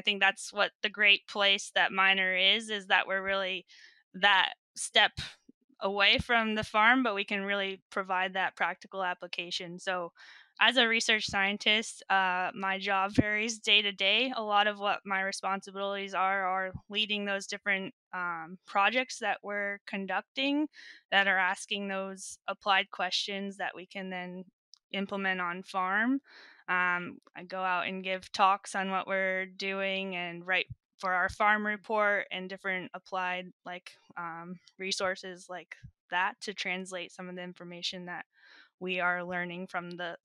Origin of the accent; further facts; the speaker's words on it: Leicester, Vermont, United States; I grew up originally in Vermont, like you said. My family, both my parents grew up on farms. So I grew up on a 110 cow Jersey farm in Leicester, Vermont.